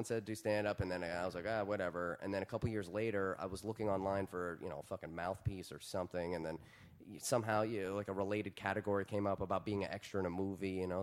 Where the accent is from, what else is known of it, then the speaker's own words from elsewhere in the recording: Virginia, United States; also born or lived in Washington, D.C. / Baltimore; I grew up in Virginia.